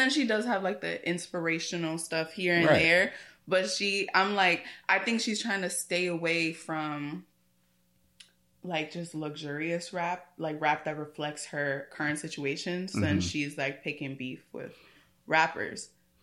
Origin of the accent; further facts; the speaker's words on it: Bronx, New York, United States; I'm from the Bronx, you know?